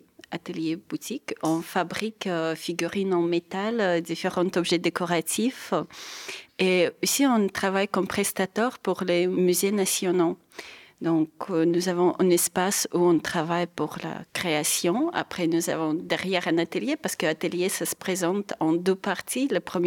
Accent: Belarus; moved away as an adult; now in France; je viens de Biélorussie où ce n'est pas très très connu

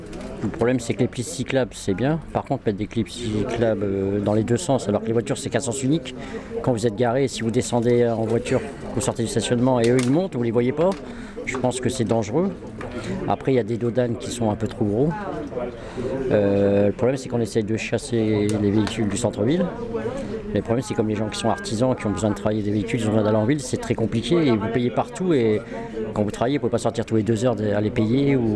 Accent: Arras, Hauts-de-France, France; je viens d'Arras.

